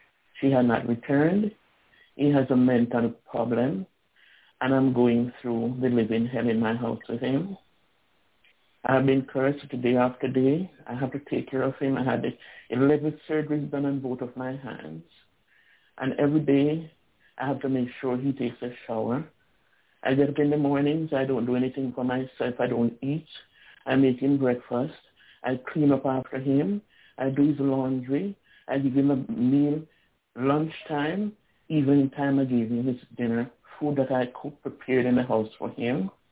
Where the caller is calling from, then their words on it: Florida, United States; I'm calling from Florida.